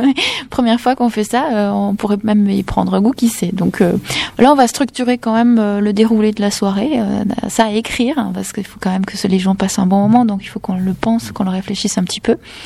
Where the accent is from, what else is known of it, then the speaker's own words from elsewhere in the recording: Nouvelle-Aquitaine, France; born there; nous, on ne sommes pas bretons d'origine. Moi, je suis née dans le Lot-et-Garonne, Thierry est né au Havre. Donc, en fait, quand on est arrivé dans la région il y a 10 ans